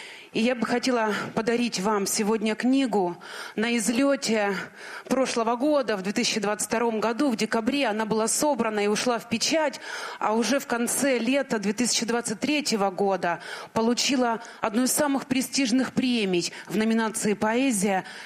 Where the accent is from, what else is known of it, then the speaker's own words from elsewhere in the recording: Donetsk, Donetsk Oblast, Ukraine; Небольшое стихотворение, посвященное моему городу, моему родному городу. Я дончанка.